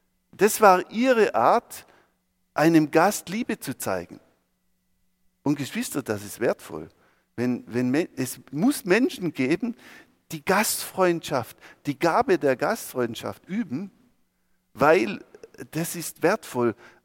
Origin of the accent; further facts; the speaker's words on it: Baden-Württemberg, Germany; born there; als guter Deutscher und als gebürtiger Schwabe